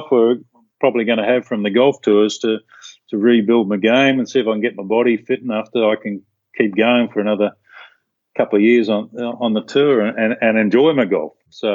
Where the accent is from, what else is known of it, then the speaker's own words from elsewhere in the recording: Sydney, New South Wales, Australia; I grew up in Sydney.